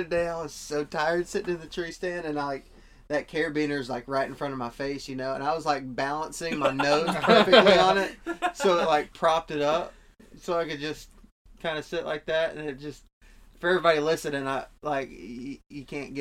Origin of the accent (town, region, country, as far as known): Texas, United States